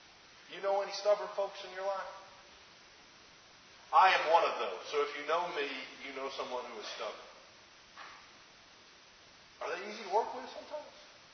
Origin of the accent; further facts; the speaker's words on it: Alabama, United States; Growing up in Alabama on some land, my grandmother has 80 acres of land on which basically all my mother's family lives on.